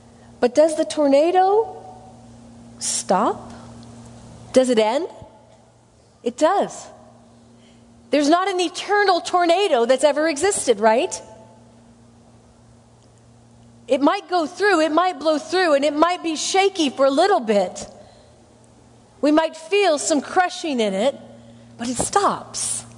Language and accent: English; Midwest, United States; I grew up in the Midwest. And we had a little emergency plan in our family.